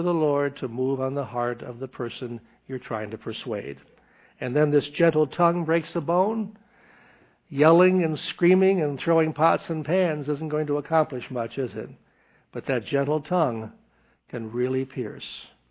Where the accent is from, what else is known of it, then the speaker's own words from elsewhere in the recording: Tennessee, United States; I was from Tennessee also, so I could appreciate this.